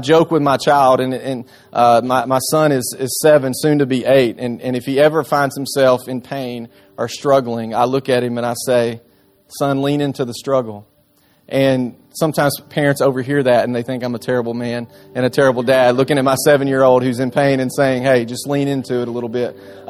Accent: Cornersville, Tennessee, United States; I grew up in Middle Tennessee. Out in what some people would call the middle of nowhere. I call it the middle of somewhere in Cornersville, Tennessee. My dad's a dairy farmer.

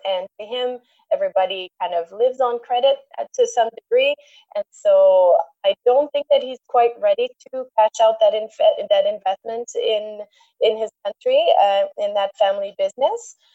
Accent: Montreal, Quebec, Canada; first language French; English is a second language; I was raised in Montreal, which is very bilingual, and I've always worked in this industry, and we've always worked in English. So even though my first language is French

